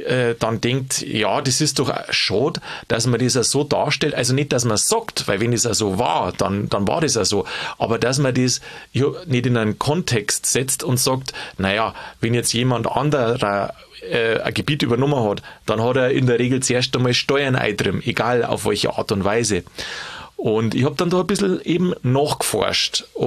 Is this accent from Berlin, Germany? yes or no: no; Bavaria, Germany; also ich war Franke, gell?